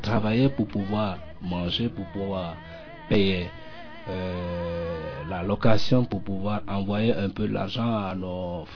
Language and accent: Spanish; Senegal; Spanish is a second language; now in Madrid, Spain; aquí en Madrid, en España, en todo. Y como puedo decir, Senegal es mi país donde yo nací, y vivimos aquí